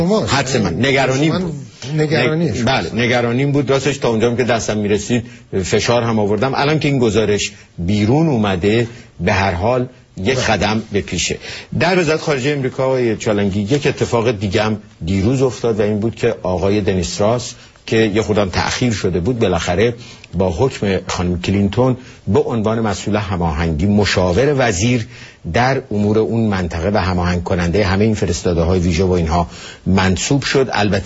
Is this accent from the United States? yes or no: no; Iran; من هم به عنوان یک ایرانی بسیار حساسن